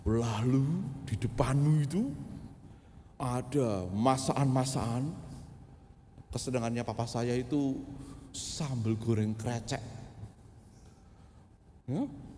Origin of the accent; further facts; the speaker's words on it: Jepara, Central Java, Indonesia; now in Yogyakarta, Indonesia; Jadi saya besar di Jepara lalu kuliah di Jogja, jadi pendeta di Salatiga, lalu sekarang jadi dosen di Jogja.